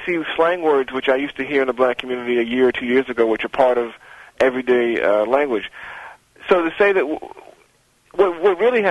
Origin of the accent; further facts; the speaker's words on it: Brooklyn, New York, United States; I grew up in Brooklyn, New York. And when I finally got my apartment and had a chance to move to Manhattan, to the West Side, which was a much more integrated environment, or stay in Brooklyn in an area which was predominantly black